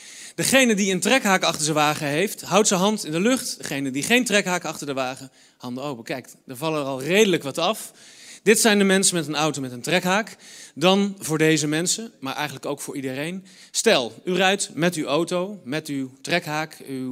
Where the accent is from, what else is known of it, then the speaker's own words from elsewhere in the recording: Utrecht, Netherlands; van mijn geboortestad Utrecht, dwars door Europa, naar de stad Istanbul in Turkije